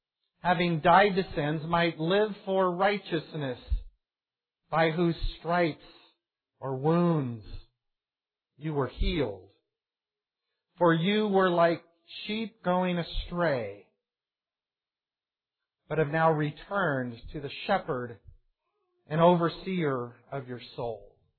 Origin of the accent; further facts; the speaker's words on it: United States; I'm an American. Things go well.